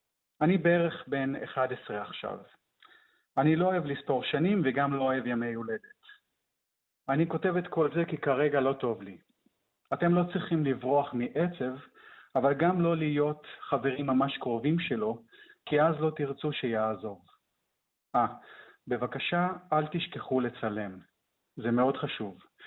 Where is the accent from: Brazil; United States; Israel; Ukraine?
Brazil; ככה זה באמת בברזיל, לפחות בסביבה שאני גדלתי בה.